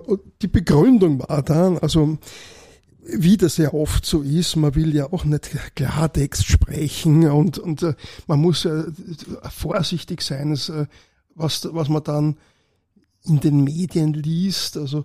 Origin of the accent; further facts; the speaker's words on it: Lower Austria, Austria; Ich komme aus dem Weinviertel.